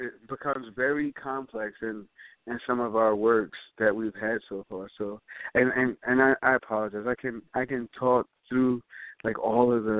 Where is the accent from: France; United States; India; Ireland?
United States; Mount Vernon; So right now I'm in Mount Vernon, which is my hometown.